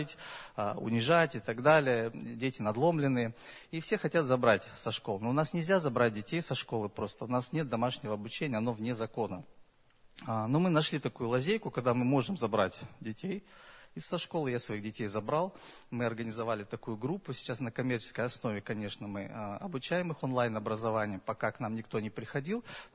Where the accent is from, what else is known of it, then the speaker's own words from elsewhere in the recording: Almaty, Kazakhstan; Я приехал из Казахстана, город Алма-Ата.